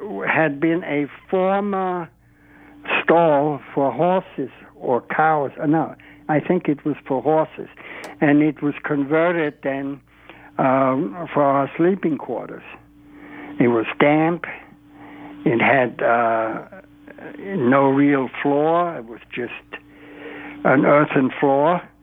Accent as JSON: {"language": "English", "country": "Austria", "tie": "born or raised there", "also_born_or_lived": "Vienna"}